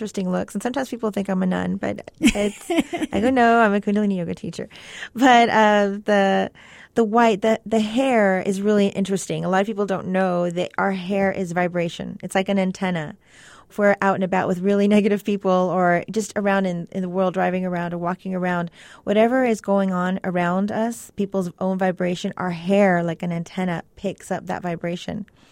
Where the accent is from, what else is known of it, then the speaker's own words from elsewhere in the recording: El Paso, Texas, United States; also born or lived in California; I grew up in California and El Paso.